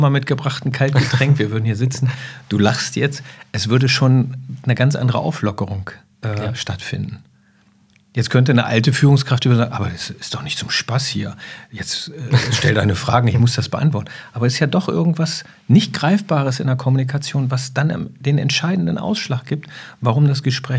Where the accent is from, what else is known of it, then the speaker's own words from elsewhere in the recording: Lower Saxony, Germany; now in Hamburg, Germany; von Niedersachsen, wo ich aufgewachsen bin, zu Bayern, Hessen und jetzt bin ich hier in Hamburg.